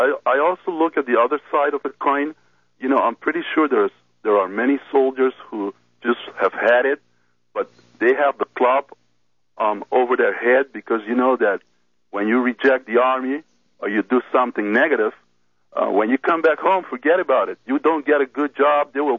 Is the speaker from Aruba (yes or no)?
yes; Aruba; because I was raised in Aruba